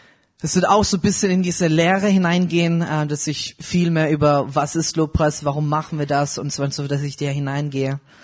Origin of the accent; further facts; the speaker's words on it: India; now in Germany; Wir sind dort geboren, dort aufgewachsen in Indien. Seit 2015 sind wir erst hier in Deutschland.